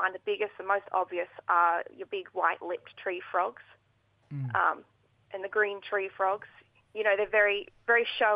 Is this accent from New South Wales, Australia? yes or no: yes; New South Wales, Australia; I am from the Anawan Nation, but I have very close ties with Gamilaroi Country.